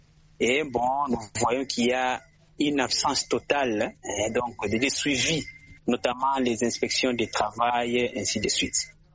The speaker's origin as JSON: {"language": "French", "town": "Lubumbashi", "region": "Haut-Katanga", "country": "DR Congo", "said": "la manière dont cette journée a été célébrée ici chez nous à Lubumbashi."}